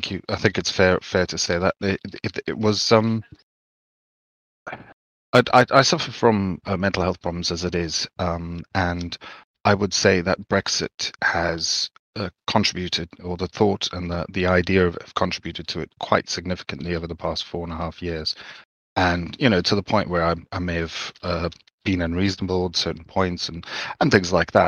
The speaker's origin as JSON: {"language": "English", "country": "Zimbabwe", "tie": "born or raised there", "said": "Yeah, sorry, I grew up in Zimbabwe, and it created a society that was very insular."}